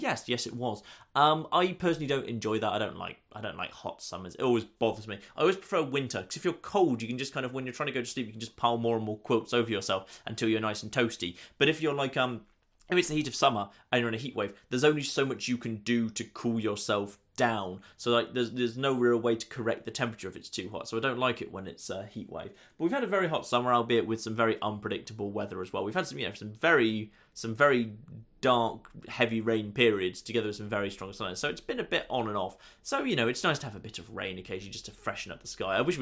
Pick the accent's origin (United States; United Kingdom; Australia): United Kingdom; because I'm British